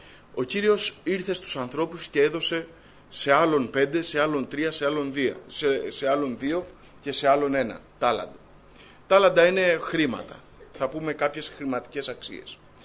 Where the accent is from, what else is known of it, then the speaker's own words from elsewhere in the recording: Greece; born there; ο Θεός έκανε χάρη σε μένα και επέτρεψε να γεννηθώ στην Ελλάδα το 1980.